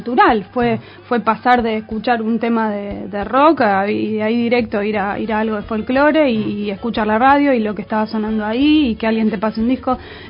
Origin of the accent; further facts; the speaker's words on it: Argentina; yo me siento argentina, me siento latinoamericana, pero sin embargo, si hago una investigación, no tengo nada, no tengo raíces de gente originaria de este